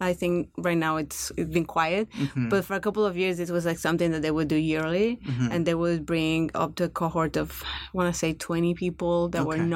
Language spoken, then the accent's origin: English; Mexico; English is a second language; So I am from Mexico.